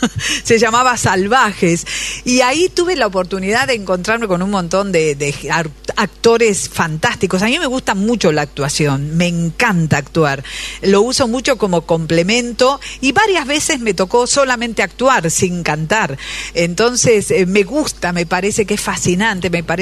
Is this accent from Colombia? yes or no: no; Argentina; le dije, soy de Argentina.